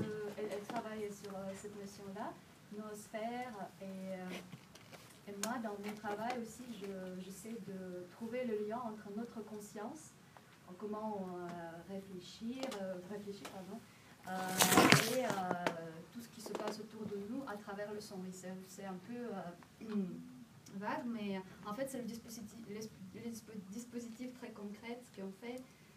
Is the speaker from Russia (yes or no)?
yes; Russia; comme je suis russe